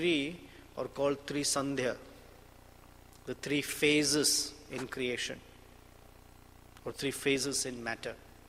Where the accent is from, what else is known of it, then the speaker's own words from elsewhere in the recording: India; Because that identification is there. I am Indian.